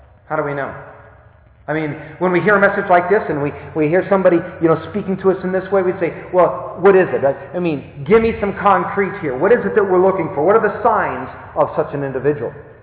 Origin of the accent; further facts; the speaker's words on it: Wisconsin, United States; also born or lived in Iowa; Now, I don't know what it is like down here, but I'm from Wisconsin. We understand that concept up there. Farmer, a field, and some seed. And beyond that, I was from Iowa.